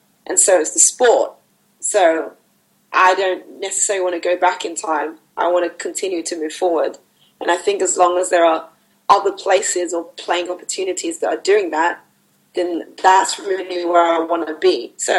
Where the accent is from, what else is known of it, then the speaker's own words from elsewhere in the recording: London, United Kingdom; also born or lived in America; now in Sweden; I miss London. I love London. I'm a Londoner in general